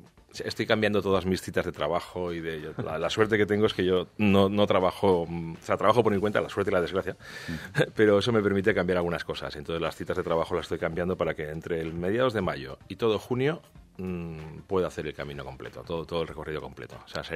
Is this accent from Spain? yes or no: yes; Pyrenees, Spain; que decimos donde yo nací, que yo soy del Pirineo, tocando a Francia.